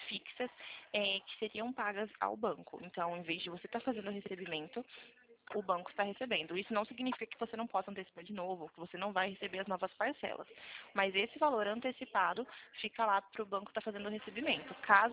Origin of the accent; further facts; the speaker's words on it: Cordeirópolis, São Paulo, Brazil; Eu sou de Corderópolis, São Paulo